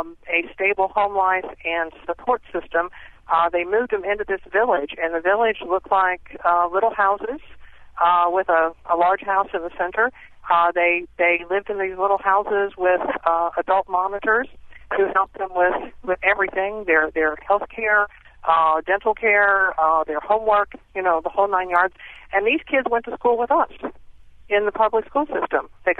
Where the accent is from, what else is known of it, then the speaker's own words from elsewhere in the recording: Ohio, United States; I did not grow up in Hampton Roads, Virginia. I grew up in Central Ohio, and Central Ohio, the state of Ohio, had created a village for children who came from violent homes